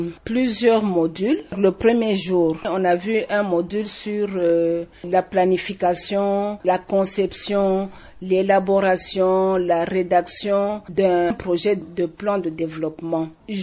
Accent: Mbuji-Mayi, Kasaï-Oriental, DR Congo; On l'a vu ici chez nous en Mbujimayi.

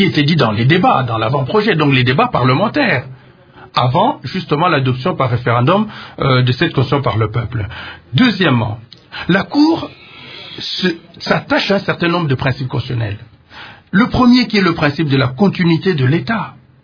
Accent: DR Congo; nous sommes tous des Congolais

